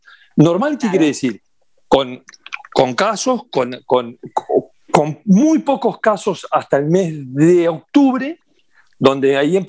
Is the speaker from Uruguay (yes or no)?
yes; Uruguay; Soy local, claro. Soy uruguayo, claro.